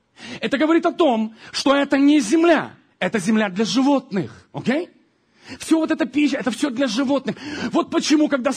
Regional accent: Ukraine; born there; Я родился на Украине.

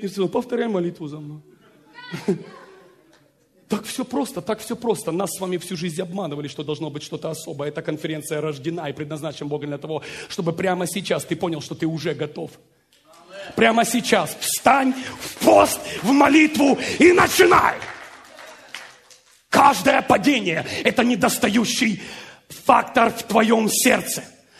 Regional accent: Ukraine; Я рос на Украине

